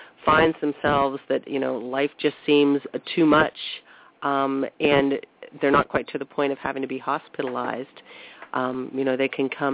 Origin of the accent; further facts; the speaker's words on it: Ohio, United States; And, you know, I'm from Columbiana County originally, which is sort of an Appalachian culture